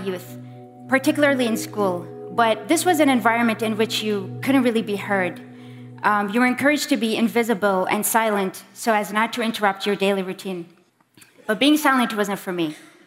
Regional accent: Bahrain; I am from Bahrain.

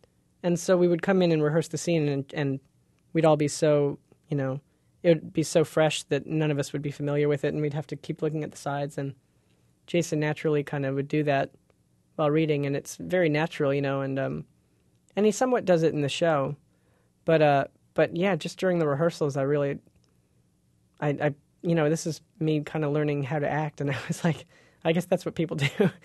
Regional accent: Brampton, Ontario, Canada; I grew up in Brampton, which is a suburb of Toronto, which is about an hour north of the city, or maybe 40 minutes with no traffic.

